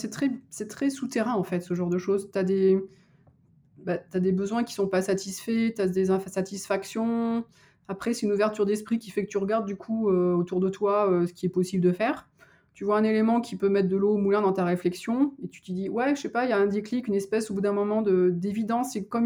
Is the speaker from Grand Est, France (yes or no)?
no; Nouvelle-Aquitaine, France; now in Toulouse, France; moi je suis de Charente-Maritime et c'est mon ex-conjoint qui est de la Bège en fait, donc j'avais tout quitté pour m'installer à Toulouse.